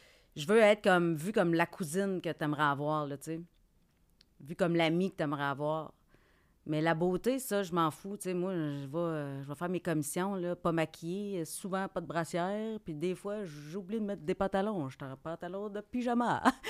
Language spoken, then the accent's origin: French; Quebec, Canada; accent: Abitibi; J'ai un accent, ben oui. Pourquoi que mon accent abitibien dérange autant?